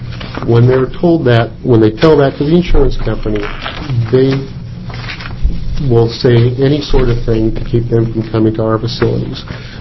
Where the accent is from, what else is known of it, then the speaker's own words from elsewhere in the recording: Madras, Oregon, United States; I am from Madras, representing Madras Body and Glass in Madras, Oregon.